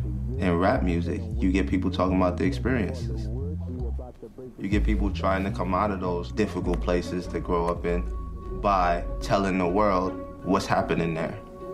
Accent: Bronx, New York, United States; born there; I was born in the Bronx, New York. The South Bronx. Hunts Point, to be exact.

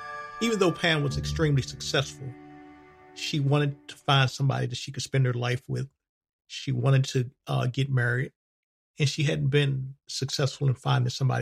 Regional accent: Washington, District of Columbia, United States; We grew up in Southwest Washington, D.C., which was a middle-class community at the time, but it was really crime-ridden.

